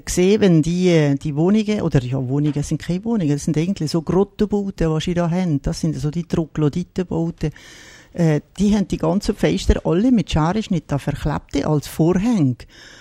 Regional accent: Switzerland; bei uns in der Schweiz

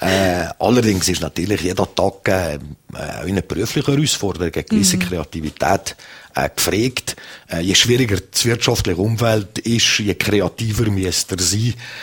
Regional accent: Zermatt, Valais, Switzerland; einen lieben Grüß in mein Heimatdorf auf Zermatt.

